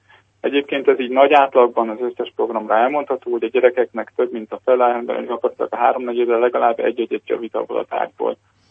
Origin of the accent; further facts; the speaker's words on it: Budapest, Hungary; hanem mi budapestiek vagyunk főként